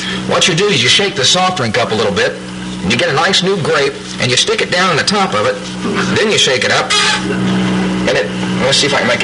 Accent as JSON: {"language": "English", "country": "United States", "said": "I'm an American, I guess."}